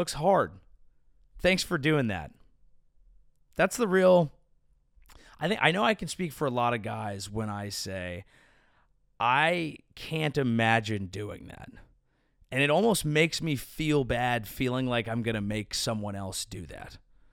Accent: California, United States; I'm from the Bay Area. I'm a Giants fan.

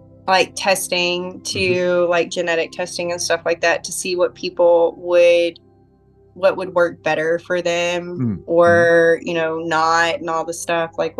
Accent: the South, United States; I mean, it could be Kanavasana. I'm from the South.

